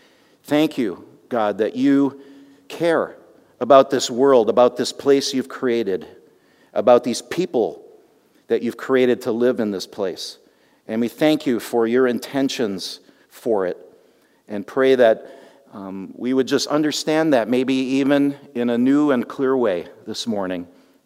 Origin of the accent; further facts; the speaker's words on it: St. Catharines, Ontario, Canada; born there; I come from Mennonite roots and was born in Ontario, in St. Catharines